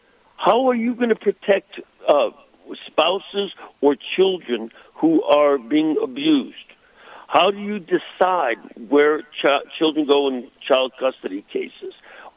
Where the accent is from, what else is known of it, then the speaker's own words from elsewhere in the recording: Chicago, Illinois, United States; As a Chicagoan, it sounded, well, politics as usual.